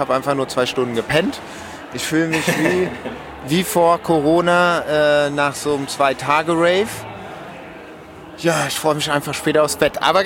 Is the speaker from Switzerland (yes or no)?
yes; Romandy, Switzerland; first language French; German is a second language; Und ich bin ja auch Schweizer, gebürtiger Schweizer, aber Suisse Romand. Also wo man Französisch spricht